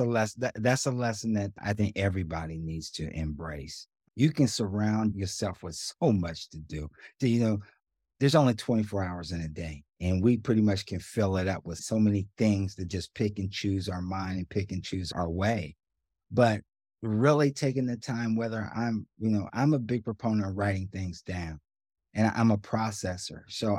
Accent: Ohio, United States; Growing up in the Midwest, football is huge. Ohio is a hotbed for football.

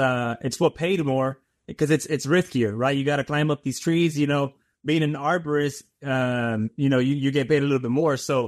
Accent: Palm Springs, California, United States; now in Miami, United States; I'm 29 years old. I live in Miami, Florida, and I'm originally from Palm Springs, California.

